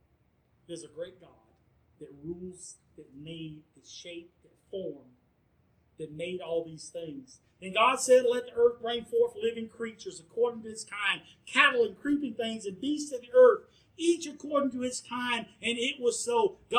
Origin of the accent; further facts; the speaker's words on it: Florida, United States; I'm from Florida, boy. I'm coming out from, Florida, and then I'll come up there.